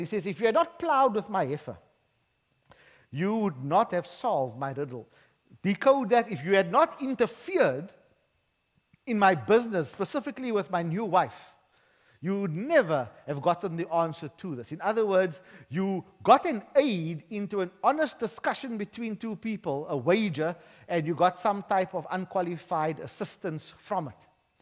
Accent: South Africa; I'm a worshiper of Jesus first and foremost. I am a South African second most, and I am a Cape Colored third most.

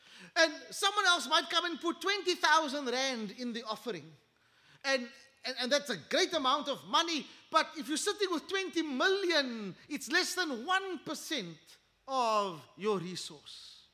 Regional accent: Athlone, Westmeath, Ireland; I'm a product. I'm a man from Galilee. I grew up just down the road in Athlone.

